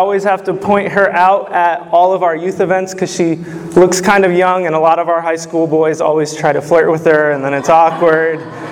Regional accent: Lincoln, Nebraska, United States; I am from Lincoln, Nebraska.

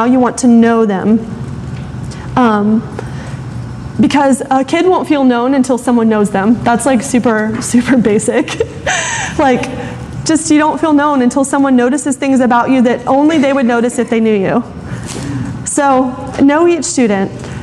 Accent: Florida, United States; I'm from Florida. It's like an hour difference.

